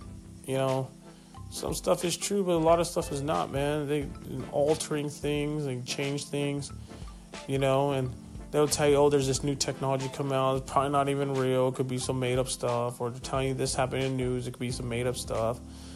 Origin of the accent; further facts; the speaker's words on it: California, United States; You know, I came from Northern California in the Monterey Bay area, then now I'm back in Orange County, California.